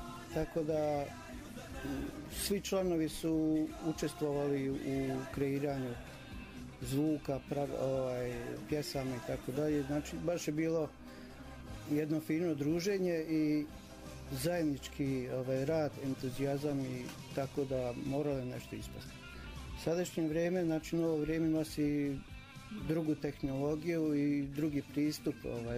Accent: Banja Luka, Republika Srpska, Bosnia & Herzegovina; Inače, sportske dvorane, pogotovo kod nas u Banja Luci, jako teške prostorije za ozvučenje.

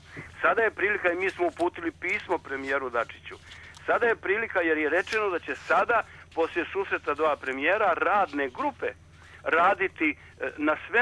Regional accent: Croatia; born there; Mi smo rođeni u Hrvatskoj. Imamo domovnicu u Hrvatskoj.

